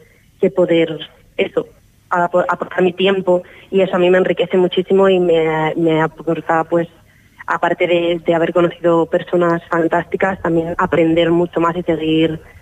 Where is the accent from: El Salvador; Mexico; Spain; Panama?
Spain; Asturias; Soy asturiana, que es allí donde más he hecho actividades.